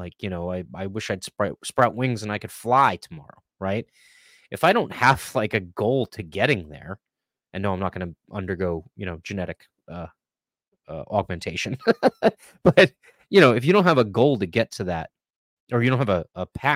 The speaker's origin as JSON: {"language": "English", "region": "New Jersey", "country": "United States", "tie": "born or raised there", "said": "interestingly enough, you know, New Jersey saw net inflows from, you know, the COVID pandemic. And, you know, my home state has seen property prices hold up."}